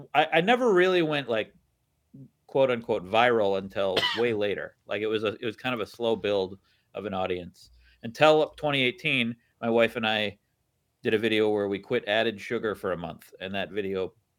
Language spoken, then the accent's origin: English; Wisconsin, United States; Yeah, I mean, I grew up in Wisconsin, yeah.